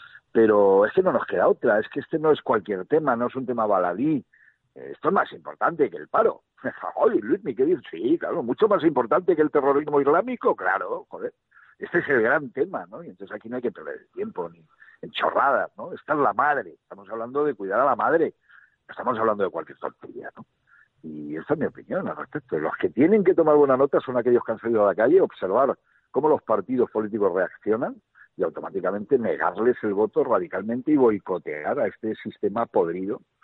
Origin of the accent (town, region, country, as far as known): Spain